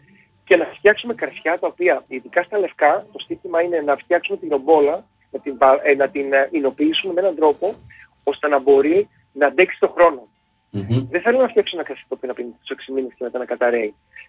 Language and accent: Greek; Lixouri, Ionian Islands, Greece; γιατί βλέπει το Λιξούριο, φυσικά που είμαι από το Λιξούριο.